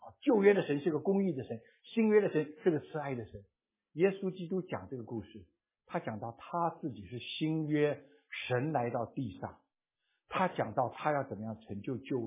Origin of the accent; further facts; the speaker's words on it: Guangdong, China; 天天出去拍拖啊，我广东人叫拍拖，出去拍拖多好啊